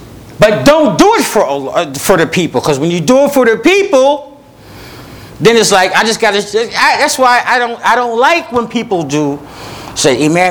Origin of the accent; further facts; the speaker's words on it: East Coast, United States; I don't mean no harm because I'm from the East Coast too